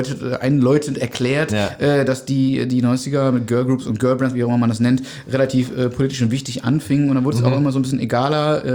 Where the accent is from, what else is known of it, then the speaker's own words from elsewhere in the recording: North Rhine-Westphalia, Germany; Also ich bin am Niederrhein groß geworden, da gab es Antenne Niederrhein.